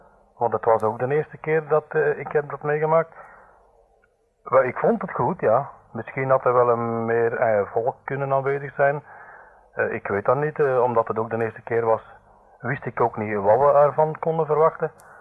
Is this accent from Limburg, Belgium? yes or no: no; Tienen, Flemish Brabant, Belgium; Ik ben Brabander van geboorte, uit de streek van Tiene. Ik ben hier in Brussel bij de Rijkswacht gekomen. Ik heb hier 3 jaar in Brusselse gezeten. Nadien ben ik voor bijna 8 jaar in Antwerpen geweest.